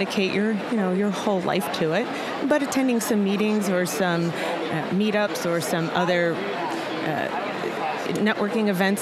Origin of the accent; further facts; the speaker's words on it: Pittsburgh, Pennsylvania, United States; I know I'm from Pittsburgh, Pennsylvania.